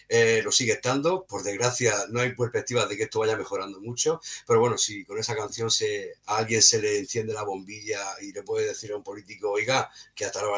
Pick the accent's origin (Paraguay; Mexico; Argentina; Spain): Spain; Region of Murcia; joder, que somos muy murcianos.